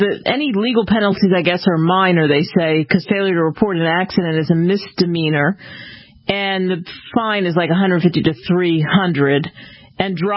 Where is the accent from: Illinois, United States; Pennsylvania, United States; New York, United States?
Pennsylvania, United States; Philadelphia; I grew up in the Northeast, but in Philadelphia, where we didn't get a lot of snow.